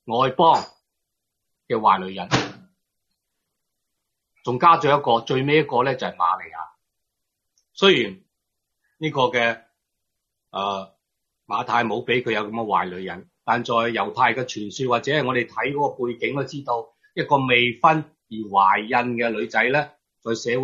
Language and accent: Cantonese; Guangdong, China; 特别我哋广东人咧，都系非常之自大嘅